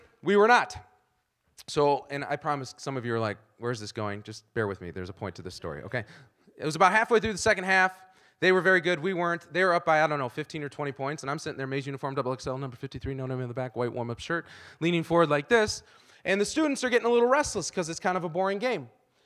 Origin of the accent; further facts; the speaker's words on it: Ann Arbor, Michigan, United States; I was raised in Ann Arbor. I grew up loving Michigan.